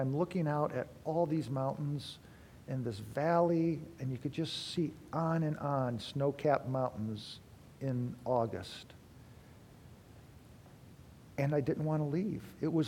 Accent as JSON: {"language": "English", "town": "Detroit", "region": "Michigan", "country": "United States", "tie": "born or raised there", "said": "And we got up, and I grew up not around mountains. I grew up in Detroit. And this was my first time in the Cascades."}